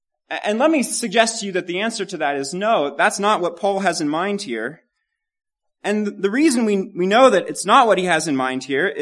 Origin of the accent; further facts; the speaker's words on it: Kansas, United States; I'm from Kansas, so I've seen this sign quite a bit.